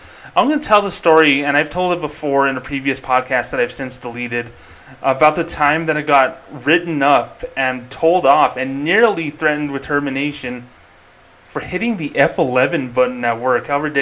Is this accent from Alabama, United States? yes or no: no; Albuquerque, New Mexico, United States; and my home state of Albuquerque, New Mexico